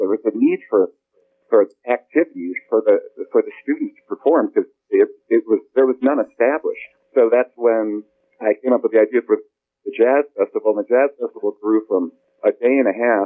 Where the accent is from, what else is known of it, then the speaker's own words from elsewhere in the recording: Hammond, Indiana, United States; also born or lived in Gary / Munster; Well, I was born in Gary, and I grew up in Hammond and Munster. I went to Munster High School